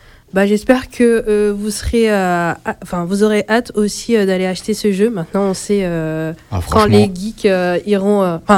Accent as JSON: {"language": "French", "town": "Grenoble", "region": "Auvergne-Rhône-Alpes", "country": "France", "said": "Enfin, chez nous plutôt, vu que je suis grenobloise."}